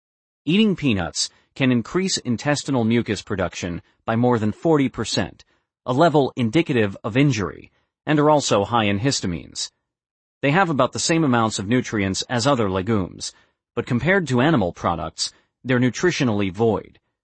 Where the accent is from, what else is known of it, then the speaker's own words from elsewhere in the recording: New Mexico, United States; I grew up in New Mexico harvesting my own pine nuts, and they were amazing.